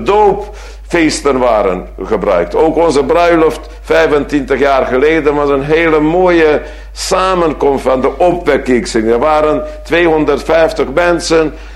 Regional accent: Transylvania, Romania; first language Hungarian; Dutch is a second language; Ik ben uit Roemenië. Dus als volk, ik spreek wel Roemeens, als jullie spreken ook Engels of anders. Het is niet mijn moedertaal, het is niet mijn volk. We zijn net zo Hongaren als die mensen in Hongarije.

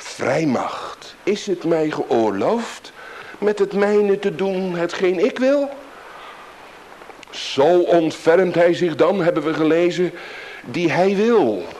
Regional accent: Groningen, Netherlands; wij komen uit Groningen, dat weet u ook. En daar, ongelovigen, nee. We geloven allemaal wel.

